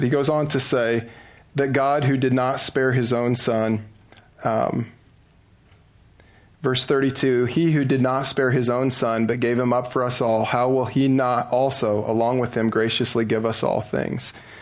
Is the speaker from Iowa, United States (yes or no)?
yes; Iowa, United States; When I grew up in Southeast Iowa, one of my favorite people was a man named Frosty Van Vorst.